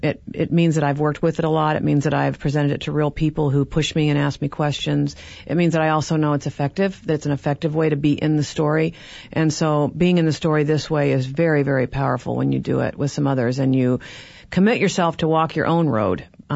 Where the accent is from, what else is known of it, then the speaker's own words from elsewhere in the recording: Chicago, Illinois, United States; since I'm from Chicago.